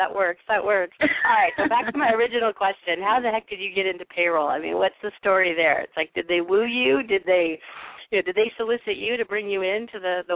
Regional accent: Midwest, United States; because you and I are both Midwest girls. Yay, we're from the Midwest.

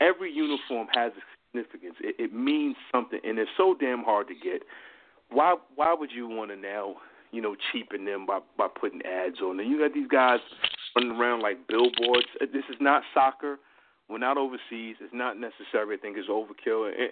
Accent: New York, United States; as a New Yorker, as a basketball fan

